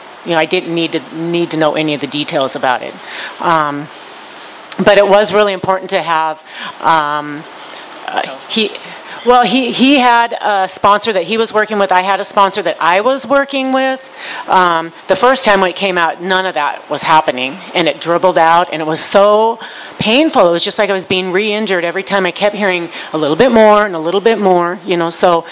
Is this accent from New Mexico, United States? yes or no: no; Spokane, Washington, United States; from Spokane.